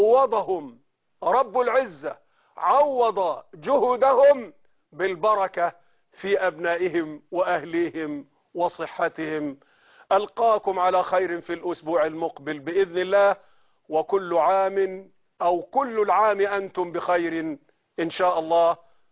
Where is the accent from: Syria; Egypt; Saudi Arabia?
Egypt; والكوادر الفنية من إخواني وأخواتي عندنا في مصر على أعلى مستوى ما شاء الله.